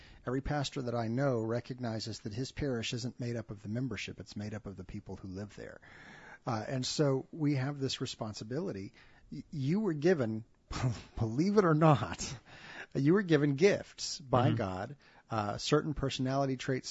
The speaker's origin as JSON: {"language": "English", "town": "Dallas", "region": "Texas", "country": "United States", "tie": "born or raised there", "said": "I grew up in the Dallas area, and there was this big push from all the cities, please shop in your hometown, right?"}